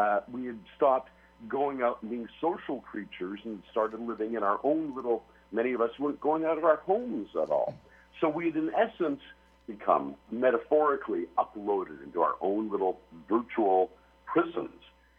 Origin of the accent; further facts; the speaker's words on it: Toronto, Ontario, Canada; And I'm from Toronto, Canada.